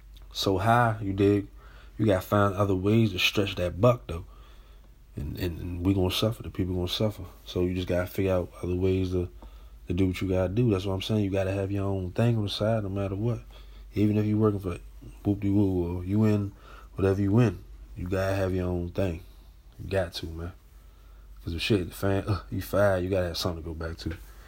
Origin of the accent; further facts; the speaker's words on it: United States; us growing up in America, let's keep it a bean.